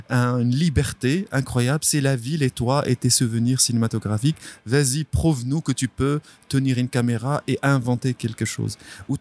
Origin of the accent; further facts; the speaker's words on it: Morocco; alors que j'ai encore peur quand je vais chez moi au Maroc